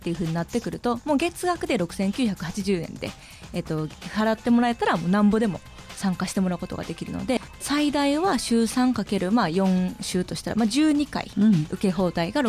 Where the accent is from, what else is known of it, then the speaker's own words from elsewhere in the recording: Osaka, Japan; しかも私まあ大阪出身なんですけど、